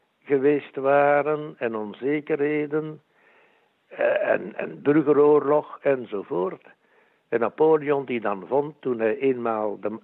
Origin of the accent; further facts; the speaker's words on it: Jette, Brussels, Belgium; also born or lived in Anderlecht; ik ben geboren in 1946, officieel in Anderlecht, maar ik heb heel mijn jeugd doorgebracht in Jette. En dat is dus ja, een Brusselse Vlaming of een Vlaamse Brusselaar, zoals u wilt. In een volkse wijk waar dus iedereen nog iedereen kende zo in die tijd.